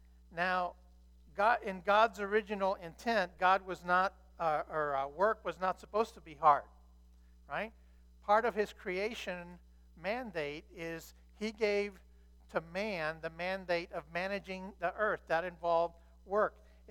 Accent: United States; So my first regular job, I grew up in America, so I mowed lawns and did yard work for neighbors and friends and enemies and so forth.

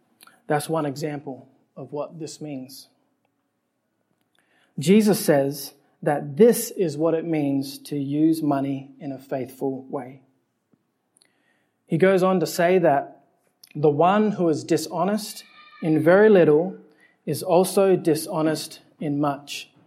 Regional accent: Adelaide, South Australia, Australia; also born or lived in Alice Springs; the church I grew up in here in Adelaide, my church in Alice Springs

